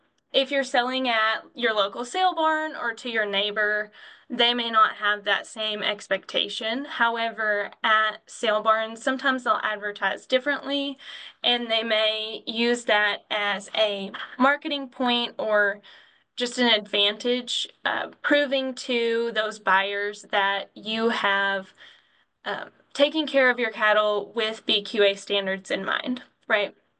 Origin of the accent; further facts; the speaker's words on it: Arkansas, United States; I grew up in Southwest Arkansas on a commercial cow-calf operation. That's still what my parents do.